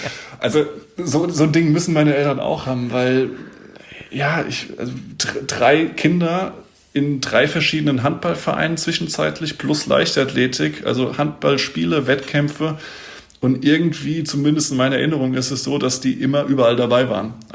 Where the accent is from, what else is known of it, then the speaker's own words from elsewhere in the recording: Mainz, Rhineland-Palatinate, Germany; Also in Mainz. Ich komme aus Mainz, in meinem kleinen Vorort.